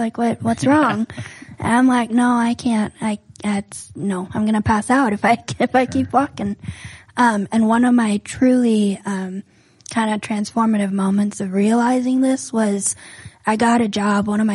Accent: Minneapolis, Minnesota, United States; Born and raised in Northeast Minneapolis.

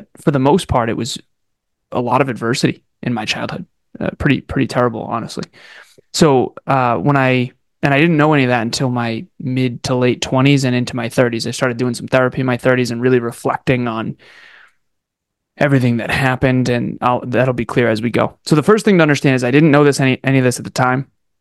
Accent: Massachusetts, United States; born there; I was born in Massachusetts, which the U.S. is the largest economy in the world by far.

